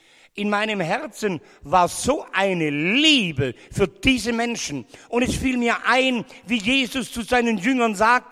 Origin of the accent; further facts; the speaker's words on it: Ulm, Baden-Württemberg, Germany; born there; Ihr Lieben, ich bin ganz in der Nähe von hier geboren. Kennt ihr Ulm-Wieblingen? Ich bin in Wieblingen geboren